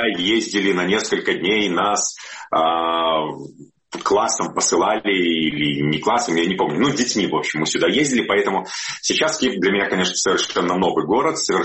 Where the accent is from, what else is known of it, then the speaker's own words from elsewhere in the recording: Belarus; А поскольку мы, белорусы